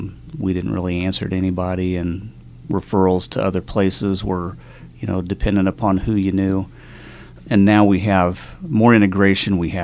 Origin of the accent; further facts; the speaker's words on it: Indiana, United States; then I went back to Indiana, where I'm originally from, and practiced there for about 3 years